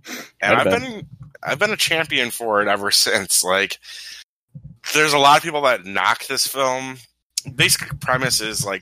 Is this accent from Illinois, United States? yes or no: yes; Illinois, United States; I'm from Illinois. I'm not a skier.